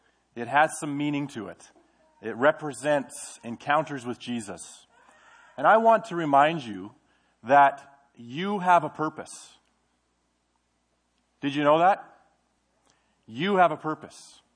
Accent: Smithers, British Columbia, Canada; As we came from Smithers, made trips to here, and spent some time in this church and all the kinds of things.

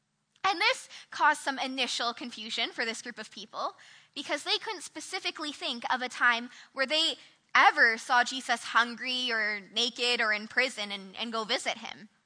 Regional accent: Toronto, Ontario, Canada; I'm actually from Toronto, Ontario. So that's a little bit far from here, just a little.

